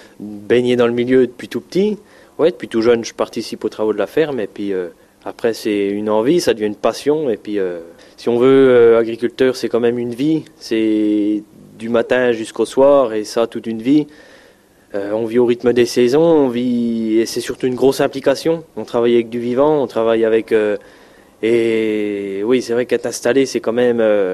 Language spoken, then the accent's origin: French; Grand Est, France; je viens de Haute-Marne.